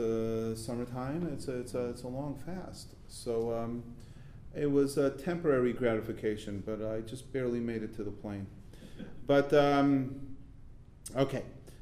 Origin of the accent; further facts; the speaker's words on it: Los Angeles, California, United States; I was from Los Angeles.